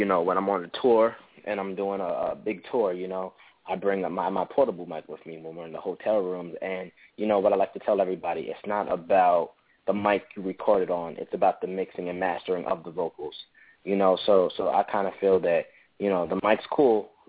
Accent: Brooklyn, New York, United States; now in Bear, United States; Right now I'm calling in from Bear, Delaware, but I'm from Brooklyn, New York.

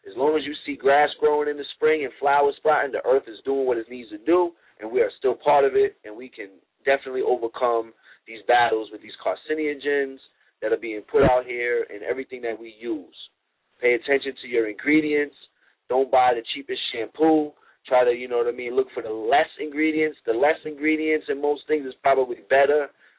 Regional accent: United States; And, you know, I'm an American. I love this country.

